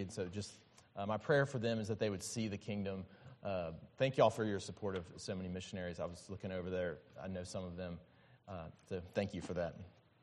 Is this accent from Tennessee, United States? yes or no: no; Alabama, United States; also born or lived in Malaysia; now in Houston, United States; I'm from Alabama. My wife is from Georgia